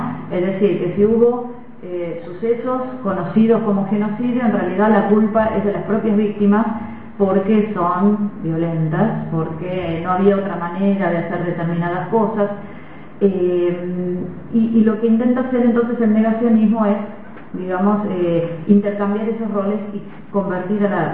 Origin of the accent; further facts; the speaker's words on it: Buenos Aires, Argentina; yo vengo de la ciudad de Buenos Aires